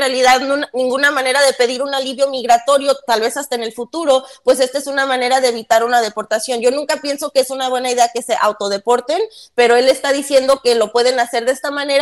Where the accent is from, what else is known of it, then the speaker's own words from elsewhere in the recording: Michoacán, Mexico; Ya ni, sí, soy de Michoacán.